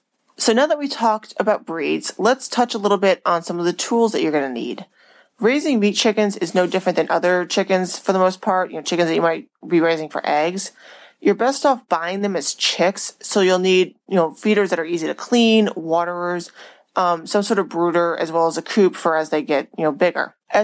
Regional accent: United States; I grew up in America.

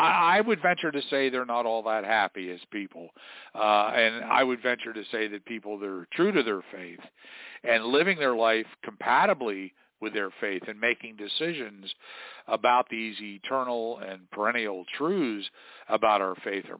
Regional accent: New York City, New York, United States; now in Steubenville, United States; I come from New York City to Steubenville, Ohio, to Franciscan University

